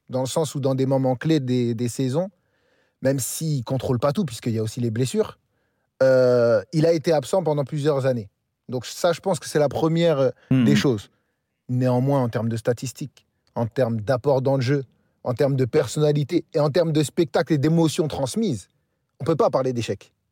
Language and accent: French; France; born there; Je suis né en France. Je sais ce que c'est.